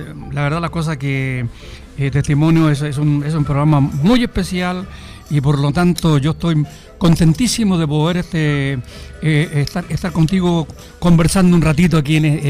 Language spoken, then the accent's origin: Spanish; Santiago, Santiago Metropolitan Region, Chile; Yo orgullosamente digo que soy del barrio Plaza Almagro.